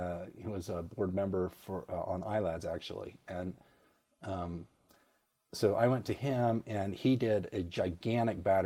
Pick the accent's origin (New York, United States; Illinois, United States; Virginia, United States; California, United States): Virginia, United States; Now, I grew up in Virginia.